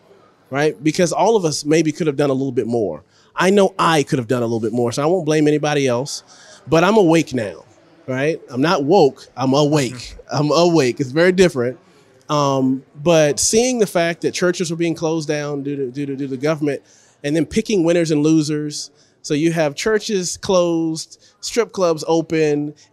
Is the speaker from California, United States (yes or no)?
no; Virginia, United States; And I'm from Virginia originally, but my dad retired school board.